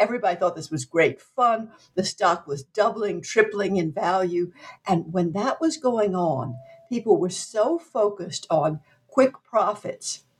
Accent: Louisiana, United States; I grew up in Southwest Louisiana. I grew up in a French family

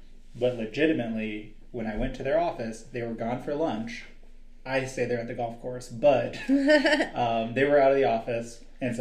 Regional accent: South Dakota, United States; I'm one of 5 people you'll ever meet from South Dakota.

